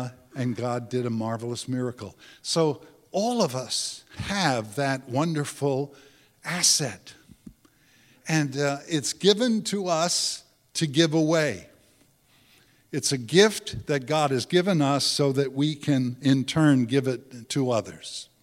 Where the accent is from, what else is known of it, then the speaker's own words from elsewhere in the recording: Long Island, New York, United States; Now, I grew up on Long Island, and like many Italians, came from a Catholic background, and not a very religious family.